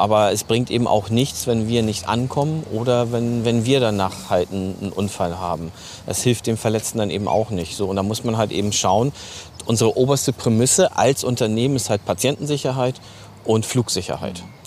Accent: Hamburg, Germany; Ich bin jetzt gerade 50 Jahre alt geworden dieses Jahr. Bin gebürtiger Hamburger.

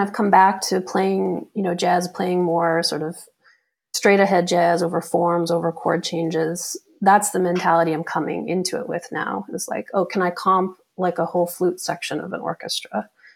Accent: Calgary, Alberta, Canada; now in New York, United States; you know, I grew up in Calgary and went to school in Toronto for jazz piano. And then I moved to New York

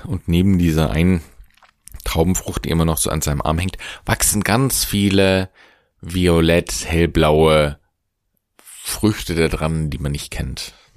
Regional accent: Baden-Württemberg, Germany; Und ich bin ein Schwabe

